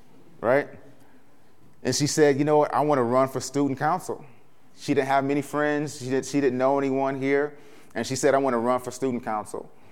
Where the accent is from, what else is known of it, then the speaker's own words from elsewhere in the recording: Ohio, United States; My wife is from Virginia. You know, I'm from Ohio. And so the North and the South kind of came together.